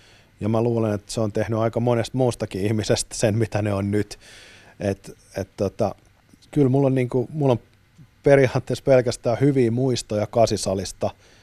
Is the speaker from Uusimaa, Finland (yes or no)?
no; Lahti, Päijät-Häme, Finland; Mä oon itse Ahtialasta